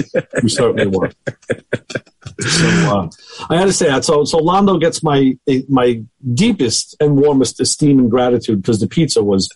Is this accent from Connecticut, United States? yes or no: yes; Connecticut, United States; I'm from Connecticut